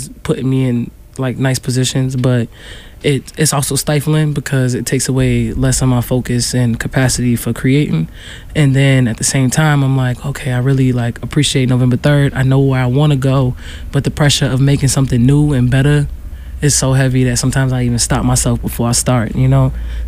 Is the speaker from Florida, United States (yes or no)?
no; Roxbury, Massachusetts, United States; meaning I grew up in Roxbury.